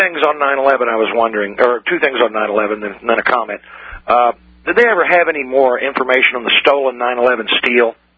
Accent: Indiana, United States; I'm from Indiana.

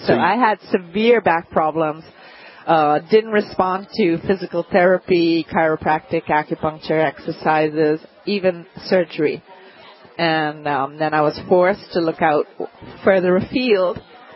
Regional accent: India; also born or lived in Netherlands; I was born in Holland.

